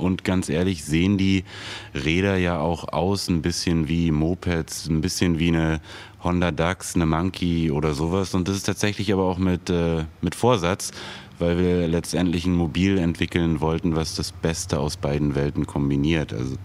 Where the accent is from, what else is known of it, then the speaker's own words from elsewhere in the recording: Berlin, Germany; Also ich bin Berliner.